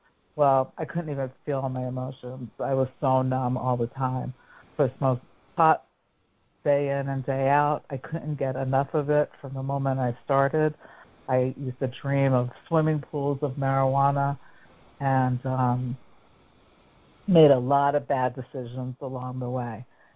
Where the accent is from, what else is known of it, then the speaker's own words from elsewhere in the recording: New York City, New York, United States; I grew up in New York City.